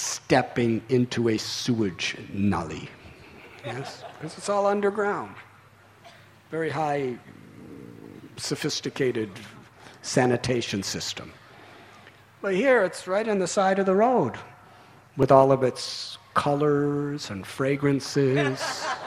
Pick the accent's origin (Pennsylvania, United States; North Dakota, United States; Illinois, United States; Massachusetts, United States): Illinois, United States; Because I come from Illinois, which is a state of America in the Midwest.